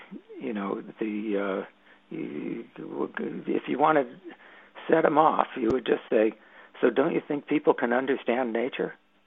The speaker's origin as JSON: {"language": "English", "town": "Los Angeles", "region": "California", "country": "United States", "tie": "born or raised there", "also_born_or_lived": "Berkeley", "said": "I was kind of a city boy. I grew up in Los Angeles and then went to Berkeley, so this was my first time that I really was just living out in nature"}